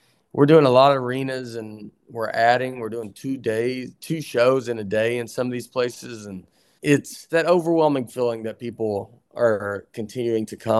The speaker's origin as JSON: {"language": "English", "region": "Tennessee", "country": "United States", "said": "You're just like, I'm from Tennessee. No one should be here."}